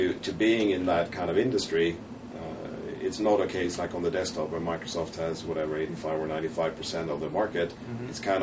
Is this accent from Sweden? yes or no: yes; Sweden; English is a second language; I'm natively Swedish.